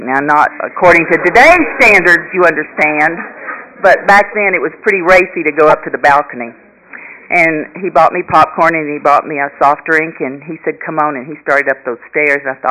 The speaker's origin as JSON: {"language": "English", "town": "Carrollton", "region": "Texas", "country": "United States", "tie": "born or raised there", "said": "I grew up in Carrollton, Texas."}